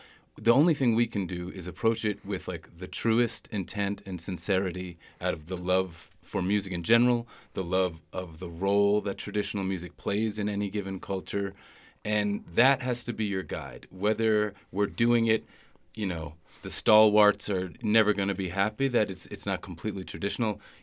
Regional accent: Northeast, United States; Like you said, one of us is from the Midwest. I'm from the Northeast.

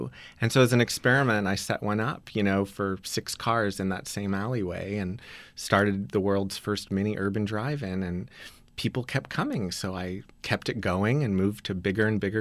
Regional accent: Austin, Texas, United States; Well, I grew up in Austin, Texas, and 3.5 years ago, I was looking for something cool to do for my girlfriend at the time.

